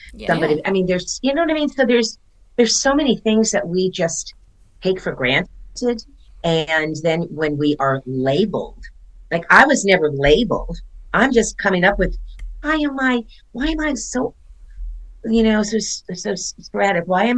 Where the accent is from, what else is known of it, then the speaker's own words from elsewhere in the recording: Miami, Florida, United States; I grew up in Miami, Florida.